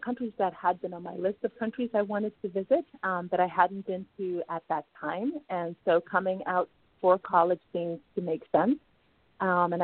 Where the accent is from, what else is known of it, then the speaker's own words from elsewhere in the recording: Ghana; also born or lived in Zimbabwe / Kenya / Tanzania / Uganda; So we're originally from Ghana. I was raised, wherever we were, I was raised in Ghanaian culture.